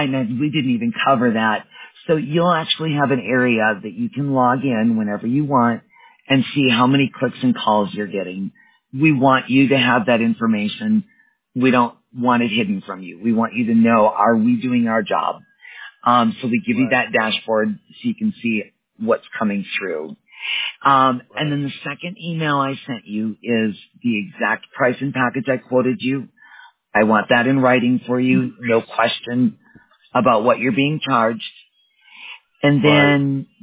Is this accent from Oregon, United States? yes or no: no; Wisconsin, United States; now in Colorado, United States; Well, I'm originally from Wisconsin, but I now live in Colorado and I work remotely from home.